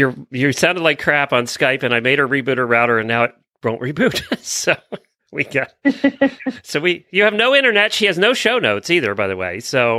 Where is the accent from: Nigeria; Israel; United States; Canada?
United States; Phoenix, Arizona; from Phoenix, Arizona.